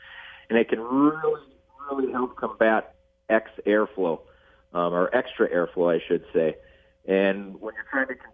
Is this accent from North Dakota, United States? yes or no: yes; Washburn, North Dakota, United States; So I grew up in Washburn, North Dakota, right, you know, just down the road from Great River Energy and Minn Kota and all those great plants there.